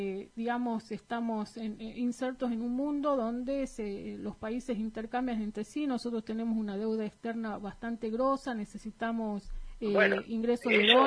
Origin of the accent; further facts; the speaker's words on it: Argentina; de posicionarnos como argentinos a nivel, digamos, yo digo global